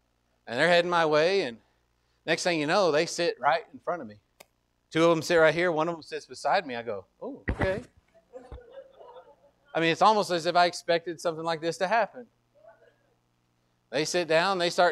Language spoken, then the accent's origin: English; United States; You know, I'm an American. That means I act a certain way. I salute the flag.